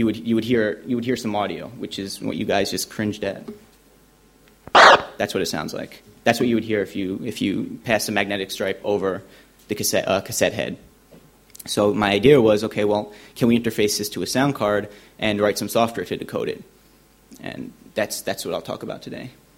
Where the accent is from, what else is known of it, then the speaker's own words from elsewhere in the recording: New York, United States; I'm from New York.